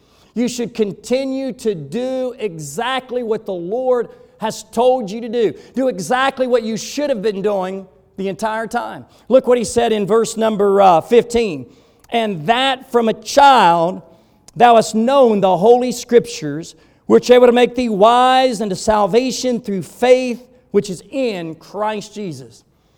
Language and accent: English; Alabama, United States; I'm from Alabama. They say amen.